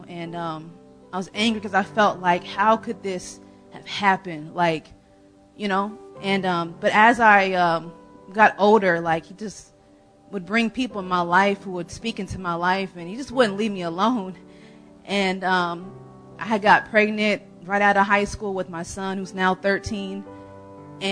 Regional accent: Nebraska, United States; So, but yeah, so I, again, I'm from Nebraska. I came from a pretty big family.

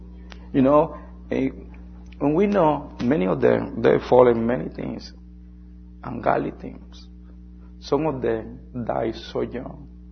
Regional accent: Colombia; I'm from Colombia. I see a lot of miracles.

